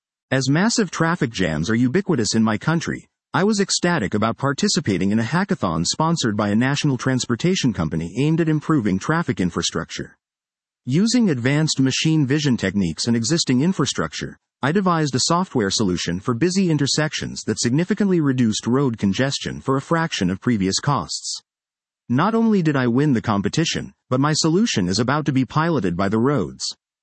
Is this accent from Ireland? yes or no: no; Israel; English is a second language; Singapore stood in stark contrast to my home country, which despite being a technological leader, lacks a great deal in urban infrastructure. Tel Aviv doesn't even have a subway system yet.